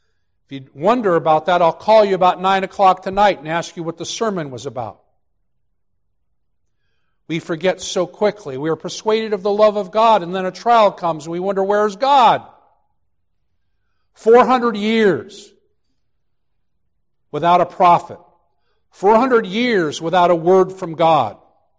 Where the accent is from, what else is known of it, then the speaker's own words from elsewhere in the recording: Virginia, United States; Growing up outside of Washington, D.C. in Virginia, they loved to put signs up there that say September 3rd, 1773, at this very spot, so-and-so was here, or this battle was here, or this happened here.